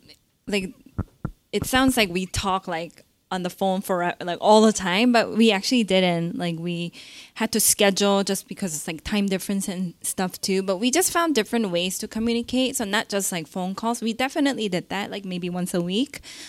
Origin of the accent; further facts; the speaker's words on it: United States; You know, he was raised in Singapore and I was raised in America, and, you know, he's Chinese, I'm Korean.